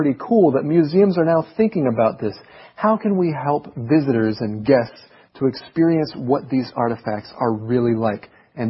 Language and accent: English; Taiwan; Actually, I grew up in Taiwan.